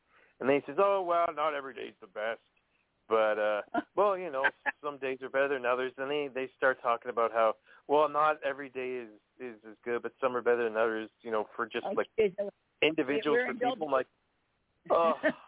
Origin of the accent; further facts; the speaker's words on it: Canada; Well, I'm a Canadian, so we're known for saying sorry all the time.